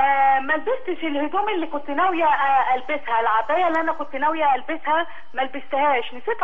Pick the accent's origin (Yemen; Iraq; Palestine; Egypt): Egypt; ولا ممكن في بلدي مصر؟